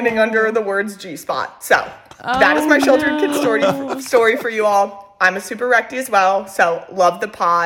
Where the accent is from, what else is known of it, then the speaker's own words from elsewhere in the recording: Louisville, Kentucky, United States; I'm from Louisville, Kentucky.